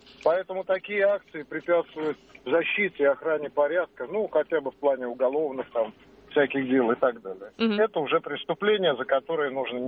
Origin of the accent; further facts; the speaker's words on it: Saint Petersburg, Russia; я из Санкт-Петербурга.